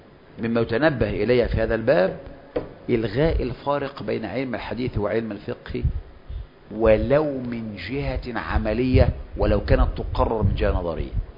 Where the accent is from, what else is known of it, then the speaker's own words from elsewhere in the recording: Egypt; اثنان كتب ابن عبد الوهاب في العقيدة ما تصلح عندنا في مصر.